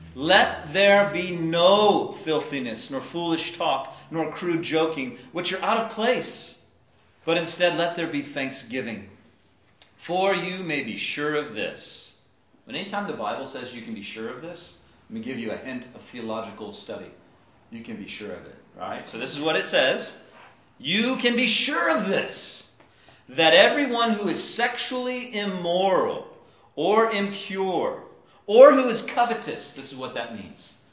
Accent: the South, United States; I'm from the South, so what I'm going to ask sometimes is, can I hear an amen?

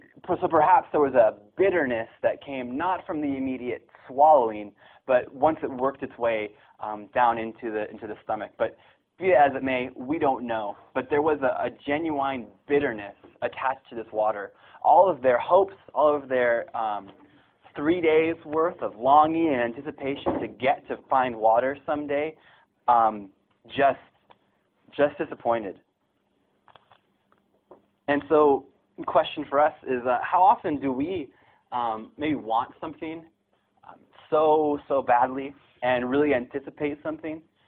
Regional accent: California, United States; I grew up in California, right next to the Mexican border

